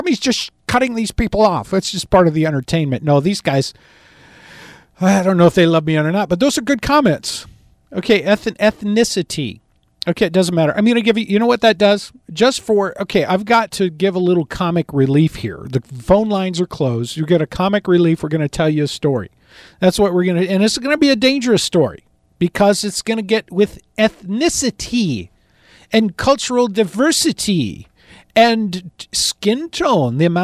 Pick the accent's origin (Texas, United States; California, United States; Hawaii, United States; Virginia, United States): California, United States; Los Angeles; I said, I grew up in East LA. I was a minority in my community.